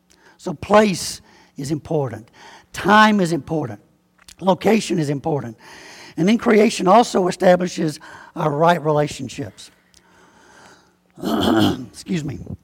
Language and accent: English; Alabama, United States; now in Peoria, United States; Because everybody says, you're not from around here originally, are you? They just hear me talk a little bit, and they know that. Well, yeah, I'm from Alabama.